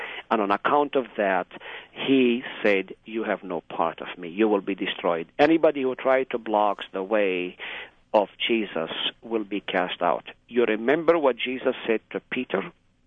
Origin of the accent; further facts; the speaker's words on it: Israel; I grew up in Israel proper.